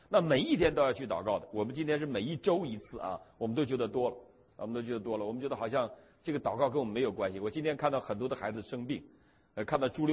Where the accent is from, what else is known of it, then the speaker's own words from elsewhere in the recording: Northeast China, China; now in United States; 但是我也是东北人了，东北人都罪人啊。